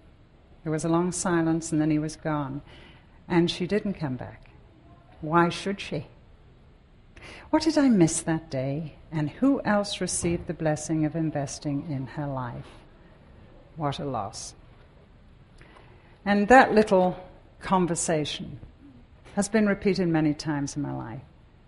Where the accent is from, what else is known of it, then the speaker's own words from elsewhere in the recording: Bootle, North West England, United Kingdom; When I was a little girl in the middle of the Second World War, we lived in Liverpool near Bootle. I was born in Bootle, where … come from.